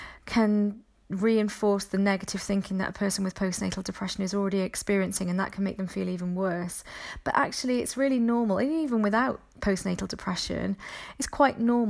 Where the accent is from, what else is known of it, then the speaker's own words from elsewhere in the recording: Wales, United Kingdom; I'm from Wales